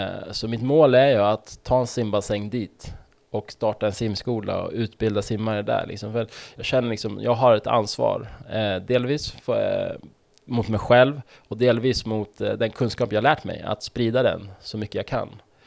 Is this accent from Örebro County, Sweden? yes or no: no; Stockholm, Stockholm County, Sweden; jag är från Skärholmen, Vårberg. Så när jag var liten så tränade jag i Vårbygårds simhall.